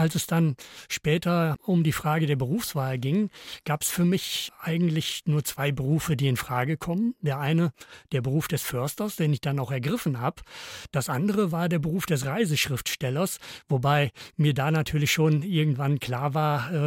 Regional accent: Sondermühlen, Lower Saxony, Germany; In Sondermühlen, das ist ein ganz kleines Dorf, so damals 300 Einwohner, heute sicher ein bisschen größer. Bei Melle, das ist schon etwas bekannter, bei Osnabrück.

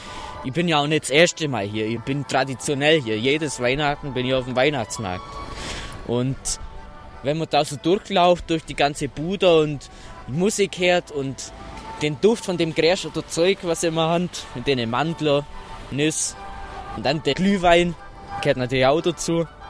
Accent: Bavaria, Germany; accent: Bavarian; Ich spreche selber Dialekt, ich finde Dialekt schön. Eltern haben da immer auch bayerisch geschwätzt, das war ganz normal. Und da war das für mich eben auch normal, dass ich bayerisch schwätze.

